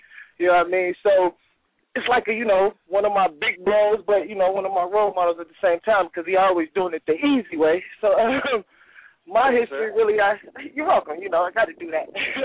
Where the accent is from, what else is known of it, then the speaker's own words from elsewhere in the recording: North Carolina, United States; I'm originally from North Carolina, so being from the country, you think